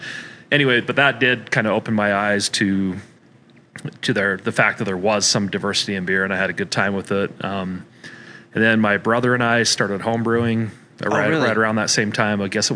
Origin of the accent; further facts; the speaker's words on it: Utah, United States; also born or lived in California; Well, boy, I was born in California, but pretty much a Utah native. My dad was in the Air Force, is why I was born in California. But my family's from Utah.